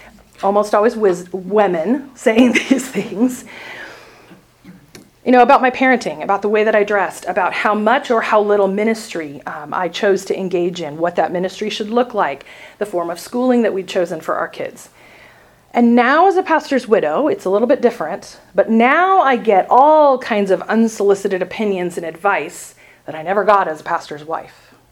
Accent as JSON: {"language": "English", "region": "Washington", "country": "United States", "tie": "born or raised there", "said": "I grew up near Seattle."}